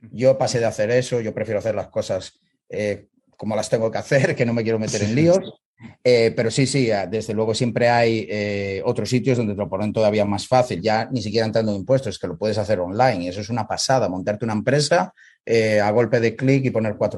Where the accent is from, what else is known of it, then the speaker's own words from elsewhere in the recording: Spain; soy español, me encantaría emprender sobre todo en Galicia, porque pues un poco, ¿sabes? Yo he estudiado en España, me he ido a hacer pasta a otro país